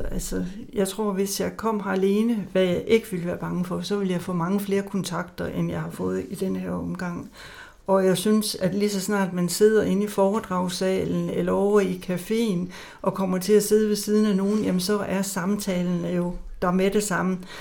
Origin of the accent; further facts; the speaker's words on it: Jutland, Denmark; Selvom vi kommer fra Jylland af